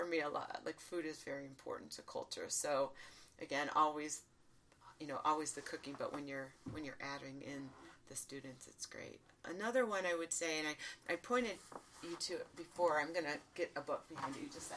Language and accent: English; Detroit, Michigan, United States; I'm from Detroit, and I would just say just about everyone I grew up with is still there.